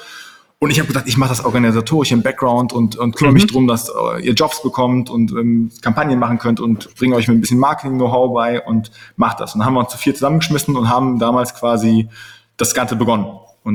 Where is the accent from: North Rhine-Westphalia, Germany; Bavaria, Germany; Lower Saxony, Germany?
North Rhine-Westphalia, Germany; Cologne; und ich aus Köln.